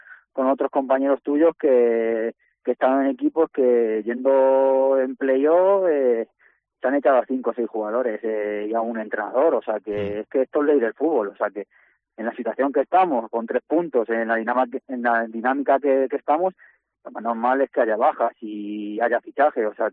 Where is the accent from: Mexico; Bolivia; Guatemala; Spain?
Spain; La Solana, Castilla-La Mancha; Yo soy de La Solana, de Ciudad Real.